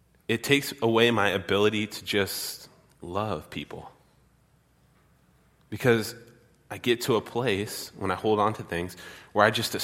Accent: San Diego, California, United States; You know, growing up in San Diego and then, you know, moving up here, like the whole Baptist church thing, all my grandpa's friends were like Baptist preachers

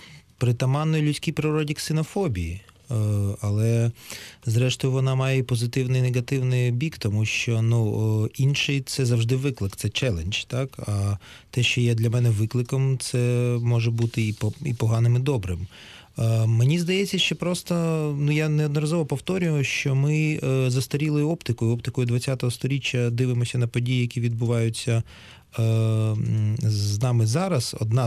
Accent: Ukraine; Я в Україні, я український грек з Приазов'я, в Грузії я з України грузин, як називають мене в Києві, трофейний грузин, ба більше ще в Грузії моя родина почасти російська.

